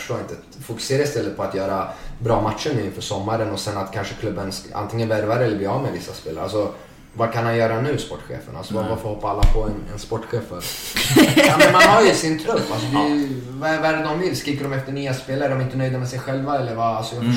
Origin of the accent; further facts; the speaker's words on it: Örebro, Örebro County, Sweden; jag växte upp i Örebro och min dröm var ju att spela i Örebro.